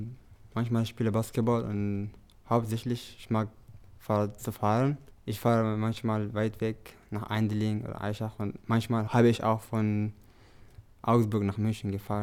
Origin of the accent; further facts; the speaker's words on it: Eritrea; ich bin aus Eritrea.